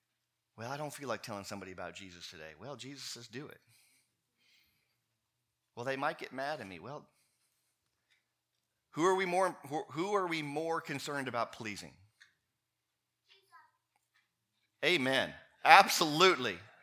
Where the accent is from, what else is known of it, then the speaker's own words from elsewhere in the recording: Nigeria; It's not as loud as a Nigerian service. Nigerian churches, we wore earplugs in church in Nigeria.